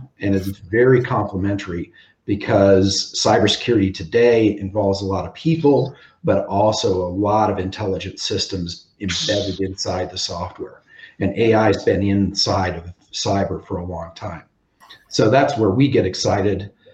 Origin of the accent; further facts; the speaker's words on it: Madison, South Dakota, United States; My father was a professor for over 30 years at DSU, and I grew up in Madison where DSU is.